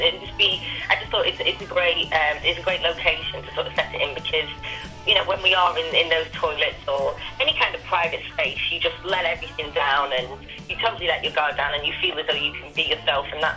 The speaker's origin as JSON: {"language": "English", "town": "Warrington", "region": "North West England", "country": "United Kingdom", "said": "I'm from Warrington originally."}